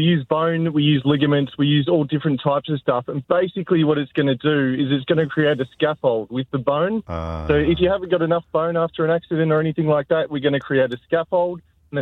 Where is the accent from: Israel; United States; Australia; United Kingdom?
Australia; I'm Australian NFL hip and knee replacement, so I might be able to help you with a couple of things.